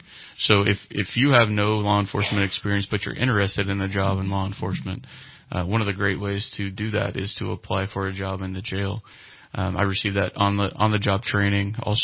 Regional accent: Redding, California, United States; also born or lived in Red Bluff; So I was born in Red Bluff and then moved to Redding in the 90s, so early 90s. Moved up to Redding, Shasta County.

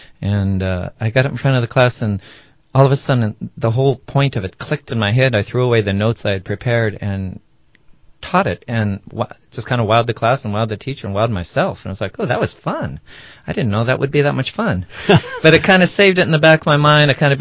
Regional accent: Los Angeles, California, United States; But at a certain point, also growing up in Los Angeles, I wanted out.

